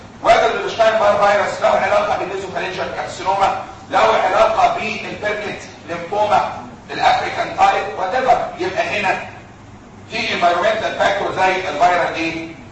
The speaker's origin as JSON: {"language": "Arabic", "country": "Egypt", "said": "وجد عندنا في مصر اللي هو الحاجات اللي احنا بنشوفها"}